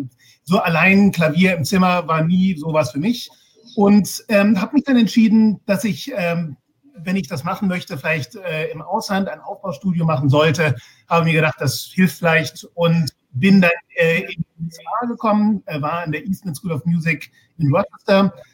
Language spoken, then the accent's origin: German; Germany; Und ich als Deutscher bin dann tatsächlich auch an die ganzen Wagner- und Strauss-Opern geraten.